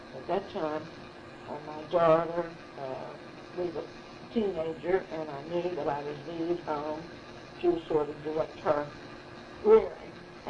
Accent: Maryland, United States; I was raised in Maryland.

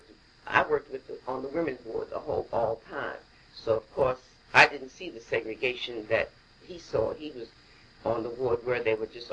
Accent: Gravel Hill, United States; also born or lived in Philadelphia; I was born in Philadelphia, and because my parents were living there at the time. And we didn't stay in Philadelphia long. They said they moved back here on Gravel Hill right after I was born. So Gravel Hill's all I've known.

